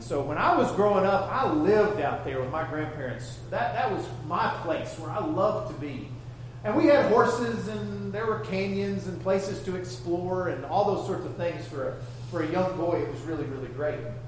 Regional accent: Texas, United States; Again, I grew up in West Texas and my family has a bunch of land out there.

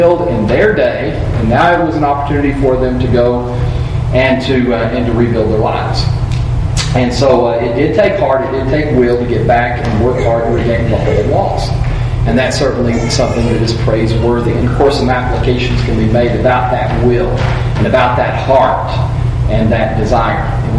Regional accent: Texas, United States; Because I've always been a Texan. I was born in Texas and raised in Texas and lived my entire life in Texas.

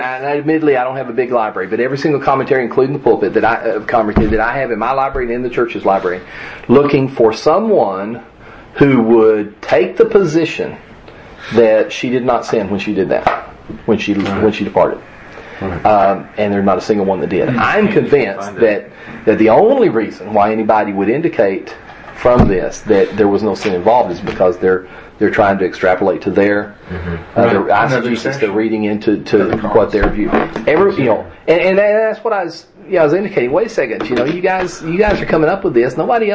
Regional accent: Texas, United States; Oh, I'm from Texas.

